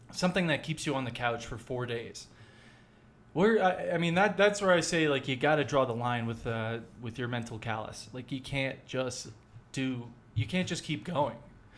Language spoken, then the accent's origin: English; New York City, New York, United States; I came from the New York City area, and now I live in the Rocky Mountains in Colorado.